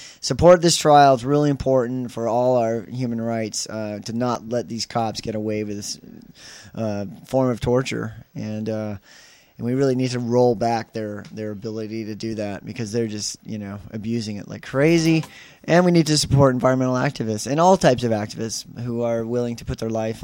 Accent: United States; it's really kind of embarrassing being an American and traveling around in South America.

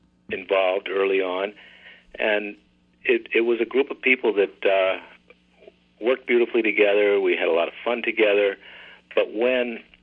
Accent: San Francisco, California, United States; moved away as an adult; now in Martha's Vineyard, United States; No, I grew up in San Francisco.

